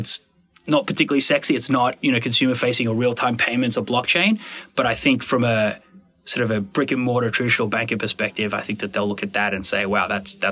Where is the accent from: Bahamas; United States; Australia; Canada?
Australia; I'm originally from Australia, and in Australia, we have four big banks